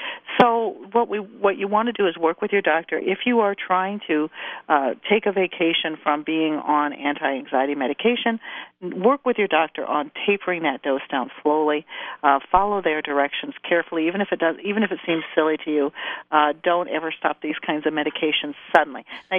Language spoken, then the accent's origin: English; Midwest, United States; I'm cheap. I'm from the Midwest.